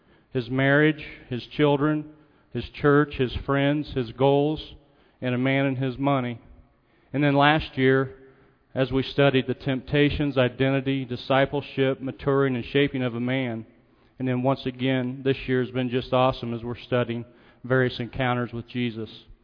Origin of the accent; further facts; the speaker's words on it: Kokomo, Indiana, United States; Growing up in Kokomo and living here since graduation from Purdue